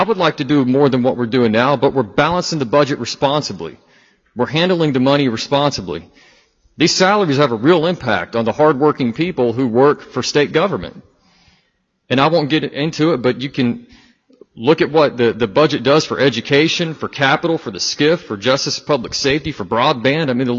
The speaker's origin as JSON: {"language": "English", "region": "North Carolina", "country": "United States", "said": "maybe I'm a little bit partial to GTCC because I'm from Guilford County."}